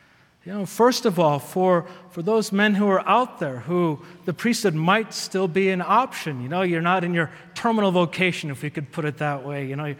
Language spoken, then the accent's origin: English; Wisconsin, United States; now in Denver, United States; So I've been here, and well, I'm from Wisconsin. I came here and entered seminary.